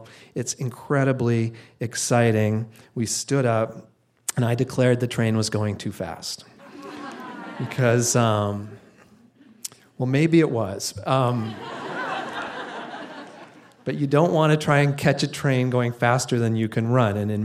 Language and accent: English; Denver, Colorado, United States; I grew up in Denver, and a lot of my adventures began from there.